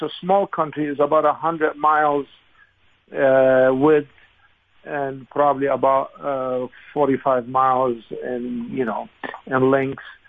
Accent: Lebanon; born there; English is a second language; Originally, I was born in Lebanon.

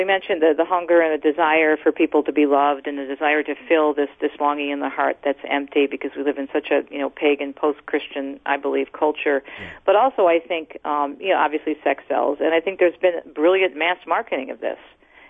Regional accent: Detroit, Michigan, United States; We had a radio station in my hometown of Detroit last week that actually had giveaway for the movie.

